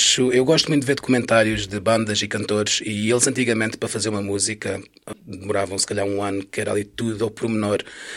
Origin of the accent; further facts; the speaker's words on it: Portugal; ah, sou de Portugal